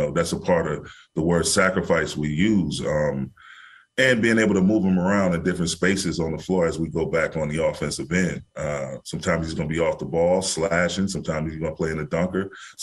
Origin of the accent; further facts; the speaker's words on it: Saginaw, Michigan, United States; I grew up in Saginaw, Michigan, man, as a Detroit Piston fan.